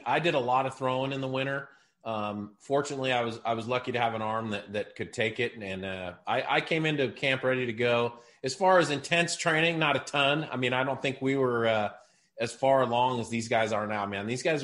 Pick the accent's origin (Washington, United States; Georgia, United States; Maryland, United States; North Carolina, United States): Washington, United States; Seattle; ever since I was a kid, I was a fan of Major League Baseball, and growing up in Seattle, followed the Mariners.